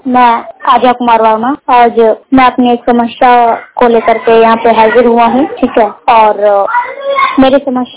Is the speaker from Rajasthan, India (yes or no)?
yes; Alwar, Rajasthan, India; मैं राजस्थान अलवर जिले से हूँ, अध्ययन अजमेर आदर्श नगर अन्य विद्यालय स्कूल में करता हूँ